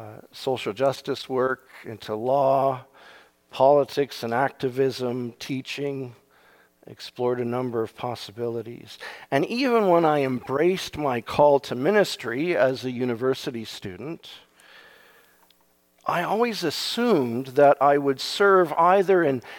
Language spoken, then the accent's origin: English; Japan; now in Canada; I grew up in Japan with parents who worked for the church.